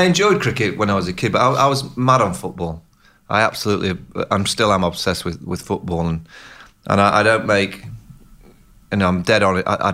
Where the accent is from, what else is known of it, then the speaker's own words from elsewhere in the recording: Sheffield, Yorkshire and the Humber, United Kingdom; also born or lived in Salford / Manchester; now in Australia; Yeah, I was born in Salford. And then I moved to Sheffield with my dad's job when I was eight or nine.